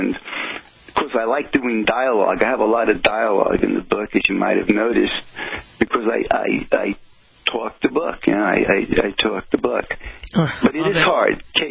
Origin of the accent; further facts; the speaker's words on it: New Jersey, United States; accent: New Jersey; the computer's pretty accurate in picking up my New Jersey accent, which I'm sure you can hear.